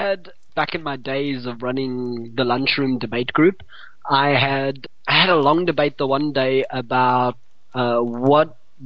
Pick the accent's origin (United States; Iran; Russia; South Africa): South Africa; as a South African